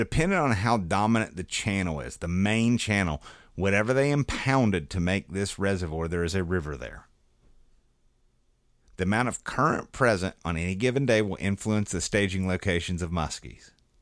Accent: West Virginia, United States; Well, by God, son, I'm from West, by God.

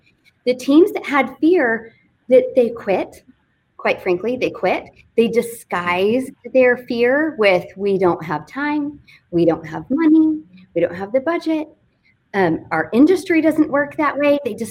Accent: Fort Worth, Texas, United States; And now nobody wants to hire me because I'm from Fort Worth.

